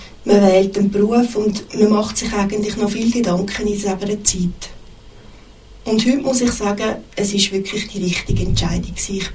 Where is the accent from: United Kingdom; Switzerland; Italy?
Switzerland; Zurich; Ich bin 1965 in Zürich geboren und auch dort aufgewachsen.